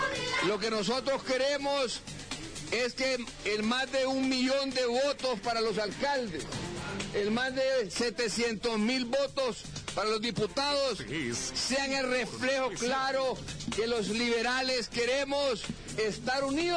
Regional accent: Honduras; que podamos transitar de la mano como hermanos hondureños y hermanos liberales

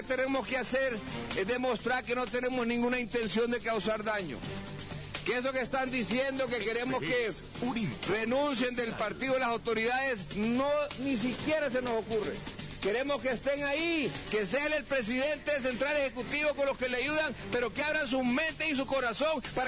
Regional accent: Honduras; que podamos transitar de la mano como hermanos hondureños y hermanos liberales

